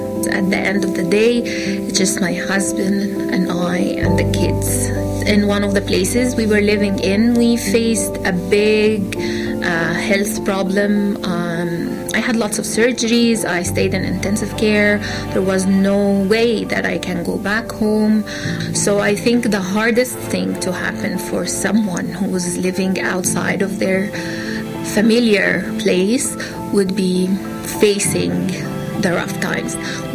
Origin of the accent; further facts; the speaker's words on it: Egypt; moved away as an adult; I grew up in Egypt. Being from the Middle East, we are so warm kind of people. We love people. Our homes are always open. Our homes are always full with people.